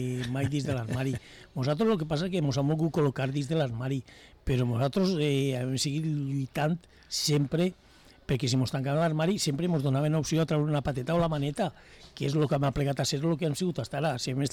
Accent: Llíria, Valencian Community, Spain; Jo no puc fugir dels meus rels, que és de... Soc de Llíria, de València, soc de Llíria.

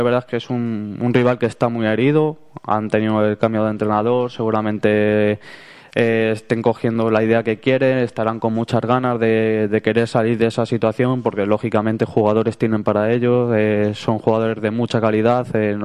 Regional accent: Spain; yo como español he visto más a nuestra selección

